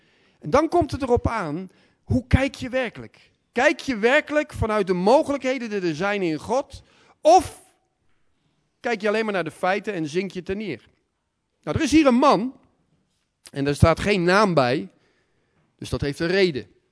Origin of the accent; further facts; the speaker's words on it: Breda, North Brabant, Netherlands; now in Dordrecht, Netherlands; Ik niet natuurlijk, want ik kom oorspronkelijk uit Breda.